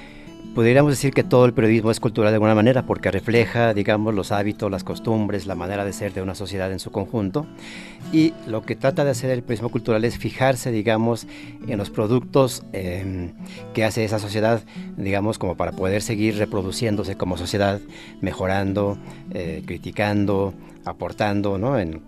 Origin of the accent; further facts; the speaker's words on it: Mexico; porque se dan en un contexto como el mexicano, con una política como la nuestra